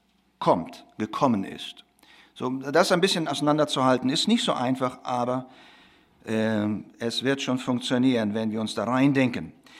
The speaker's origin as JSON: {"language": "German", "country": "Russia", "tie": "born or raised there", "said": "Ich bin in Russland aufgewachsen"}